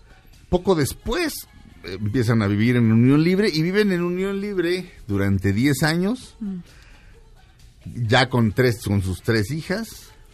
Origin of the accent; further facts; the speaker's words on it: Linda Vista, Mexico; No, es que yo soy de Linda Vista.